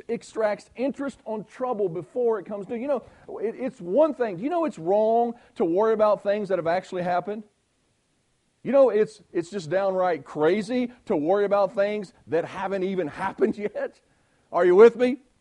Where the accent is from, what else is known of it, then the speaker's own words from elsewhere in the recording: West Virginia, United States; I'm from West Virginia, so you guys know it can't be me.